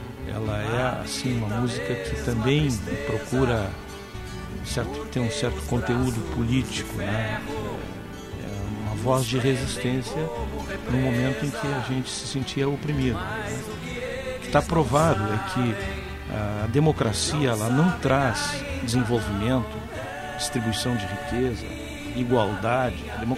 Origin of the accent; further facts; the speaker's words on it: São Francisco de Paula, Rio Grande do Sul, Brazil; also born or lived in Porto Alegre; na minha cidade, em São Francisco de Paula. Eu não nasci lá, eu nasci em Porto Alegre, mas toda a minha família é de lá. E eu passei a minha infância lá, boa parte da minha infância.